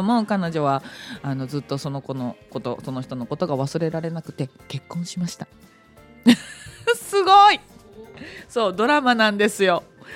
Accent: Okayama, Japan; 私も超絶地元なんですよ出身がそのあたりなので

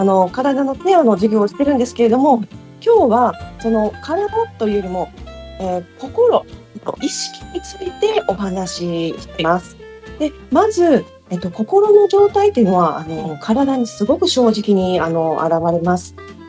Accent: Kobe, Hyogo, Japan; 私は神戸生まれ神戸育ちの神戸っ子、

